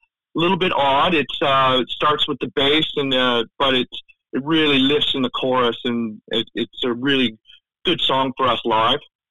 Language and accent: English; Toronto, Ontario, Canada; now in New Zealand; I'm Canadian. I'm from Toronto. So, but I've been in New Zealand like 22 years.